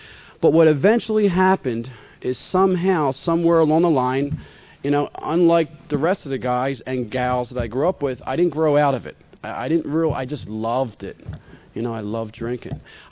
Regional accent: Philadelphia, Pennsylvania, United States; I grew up in Philadelphia, and hung around the corners and played basketball with the guys and did all the stuff.

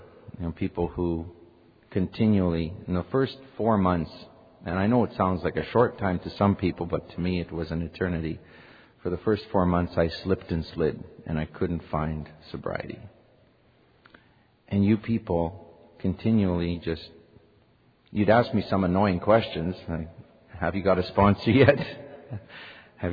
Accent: Winnipeg, Manitoba, Canada; I'm from Winnipeg, Manitoba, Canada, which is directly straight north from here. If you know where Minneapolis is, it's another 500 miles north.

